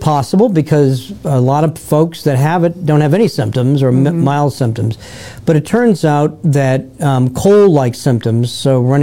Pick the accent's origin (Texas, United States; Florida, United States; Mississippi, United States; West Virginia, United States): Florida, United States; So as a Floridian, that's not so bad, but as an American, that's not good.